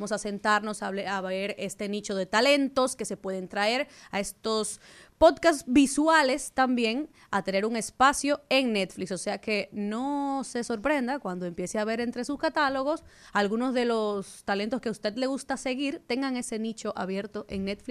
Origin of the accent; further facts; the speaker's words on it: Dominican Republic; lo vamos a decir como buen dominicano